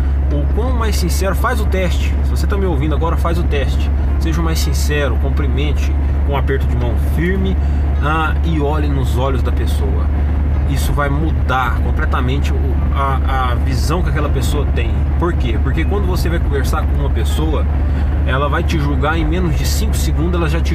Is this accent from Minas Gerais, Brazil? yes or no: yes; Uberlândia, Minas Gerais, Brazil; porque eu sou daqui de Uberlândia.